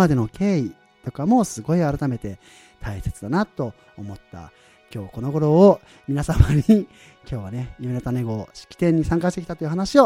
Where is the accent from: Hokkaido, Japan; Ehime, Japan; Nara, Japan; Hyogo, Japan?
Hokkaido, Japan; でも、僕も北海道で育ったんですよ。